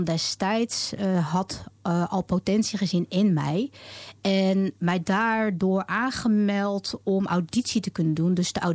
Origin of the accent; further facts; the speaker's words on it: Lopik, Utrecht, Netherlands; Ja, ik ben geboren in Utrecht, opgegroeid in Lopik. Ik heb tot zeker aan mijn 21ste jaar in Lopik gewoond. Maar ik had besloten om ook niet heel ver van Lopik af te wonen, zodra ik het ouderlijk huis zou verlaten.